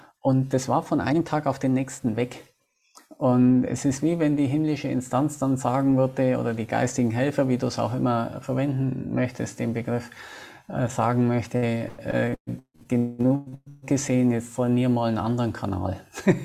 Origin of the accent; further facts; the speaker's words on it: Bavaria, Germany; sage ich mal, als gebürtiger Bayer, der noch nie Bier getrunken hat.